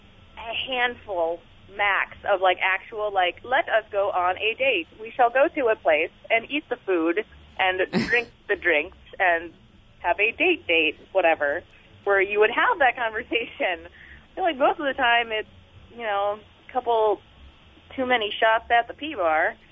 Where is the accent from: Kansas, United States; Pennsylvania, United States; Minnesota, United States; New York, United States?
Minnesota, United States; also born or lived in North Carolina; now in Sitka, United States; Sitka for 3.5 years. Before I was here, I was in North Carolina at grad school at Duke. And before that was growing up in Minnesota.